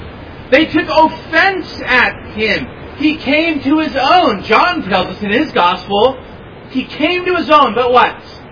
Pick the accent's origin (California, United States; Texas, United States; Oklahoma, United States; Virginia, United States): California, United States; Los Angeles; If you're not from here, I'll say, well, I'm from Southern California. You know a little bit about Southern California. I'll say, well, I'm from Los Angeles.